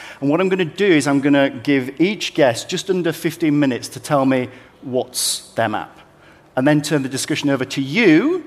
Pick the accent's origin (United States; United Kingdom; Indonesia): United Kingdom; Leeds, Yorkshire and the Humber; And I'm Leeds Bradford, I'm sort of a bit between.